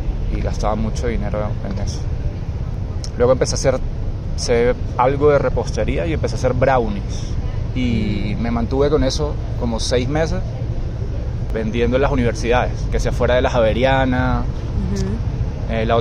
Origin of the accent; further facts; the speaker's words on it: San Cristóbal, Táchira, Venezuela; also born or lived in Caracas; now in Bogotá, Colombia; San Cristóbal, eso es frontera con Colombia. Es frontera con Santander, con Cúcuta.